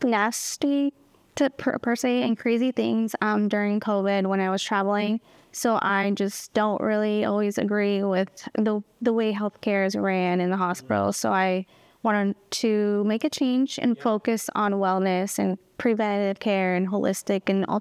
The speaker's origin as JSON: {"language": "English", "town": "Toronto", "region": "Ontario", "country": "Canada", "moved": "as an adult", "said": "So I am originally from Canada. I'm from Toronto. I moved down here maybe about 10 years ago."}